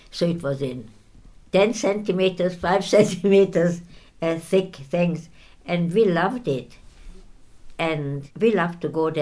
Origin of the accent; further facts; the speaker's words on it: Győr, Győr-Moson-Sopron, Hungary; born there; English is a second language; I was born in 1922 in Győr. G-Y-O-R is the town in Hungary. It is the town nearest to Vienna. It's in the north part of Hungary.